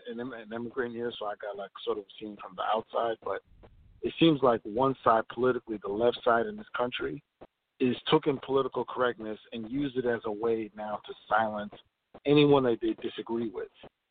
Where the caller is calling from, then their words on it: Minneapolis, Minnesota, United States; I'm calling from Minneapolis.